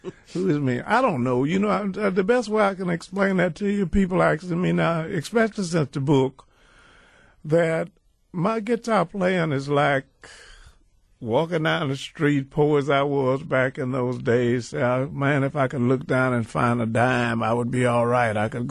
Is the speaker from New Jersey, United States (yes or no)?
no; Louisiana, United States; I'm from Louisiana. I got to fix the red beans and rice.